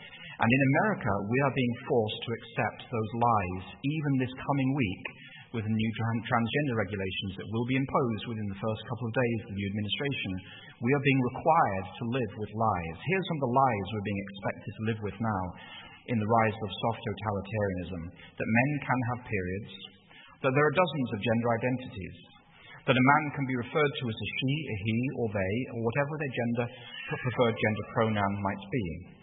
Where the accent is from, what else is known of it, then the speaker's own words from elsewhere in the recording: England, United Kingdom; So, when I was growing up in England, it was in the 1980s.